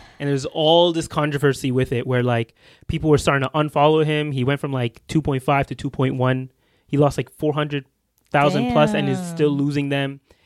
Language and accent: English; Canada; But remember, we're Canadian, okay?